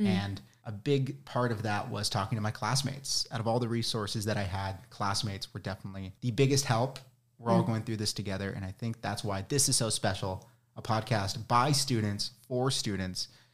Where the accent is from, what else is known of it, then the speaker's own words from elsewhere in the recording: United States; moved away as an adult; So if you couldn't tell by my accent, I am an international student here from the States. I was locked out of the country because of COVID protocols for my first year, so I did it entirely on Zoom from home.